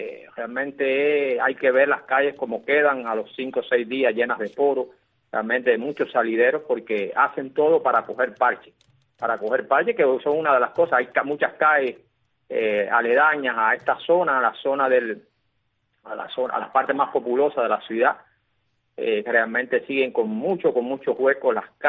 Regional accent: Cuba; un país azucarero como el nuestro, como el cubano

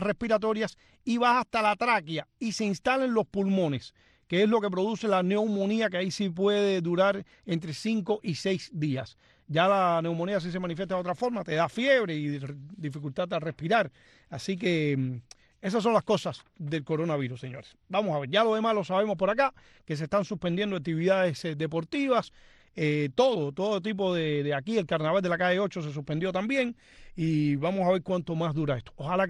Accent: Cuba; moved away; Yo me puse a pensar cuando salí de Cuba en el año 94

